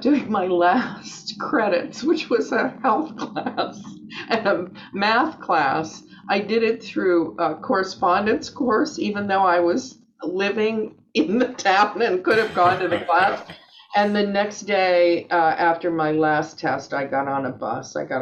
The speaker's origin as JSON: {"language": "English", "region": "Pennsylvania", "country": "United States", "tie": "born or raised there", "said": "Northwestern Pennsylvania, a very small town, very small town girl, let me just tell you."}